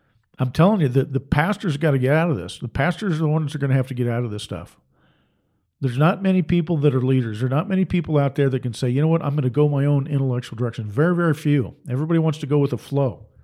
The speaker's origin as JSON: {"language": "English", "town": "Seattle", "region": "Washington", "country": "United States", "tie": "born or raised there", "said": "I grew up in the Seattle area. Went to University of Washington in Seattle."}